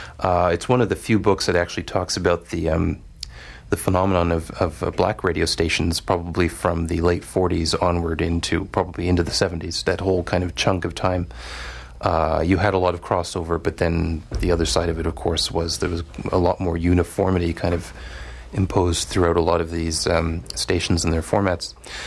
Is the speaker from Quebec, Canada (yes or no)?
yes; Montreal, Quebec, Canada; I grew up in Montreal, so I don't know what the radio formats are like here.